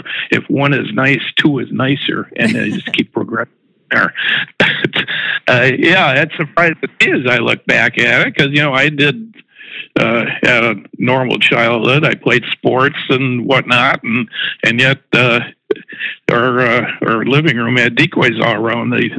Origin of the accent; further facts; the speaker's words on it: Milwaukee, Wisconsin, United States; born there; I lived in, because I was born in Milwaukee, then moved out to Aldo, Conemaugh, and which is closer to the Rock River Valley where Horicon and everything is.